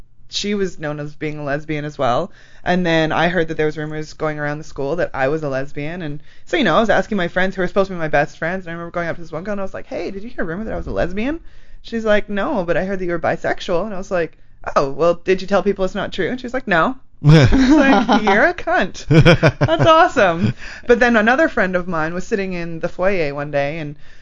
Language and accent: English; Kelowna, British Columbia, Canada; everybody made fun of me for being a lesbian in high school, and I'm from Kelowna, and I grew up in a little area called Rutland, and it was called Rutland Slutland